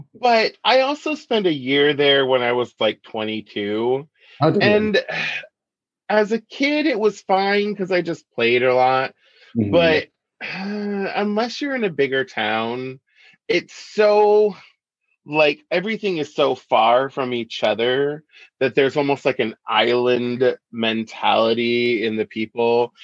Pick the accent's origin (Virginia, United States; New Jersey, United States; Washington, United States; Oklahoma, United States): Washington, United States; Seattle; also born or lived in Alaska; Around the Seattle area, I was born in Seattle and we moved around a lot.